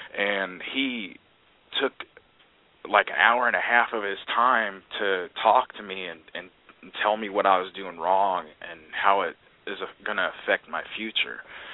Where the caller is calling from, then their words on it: Tokyo, Japan; I'm calling from Tokyo right now.